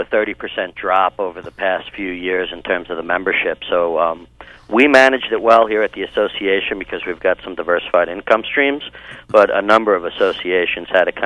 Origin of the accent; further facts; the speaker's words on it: New York, United States; New York, but you can't take New York from the kid. Haven't lived there since the 80s, but yeah, I did. I grew up out in Eastern Long Island.